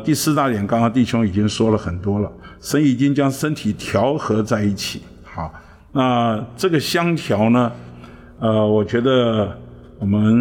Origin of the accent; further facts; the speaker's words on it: Beitou, Taipei, Taiwan; 我们从小我们在北投长大，那北投嘛也没什么好的，以前早年叫风化区，后来啊感谢主变成风景区啊。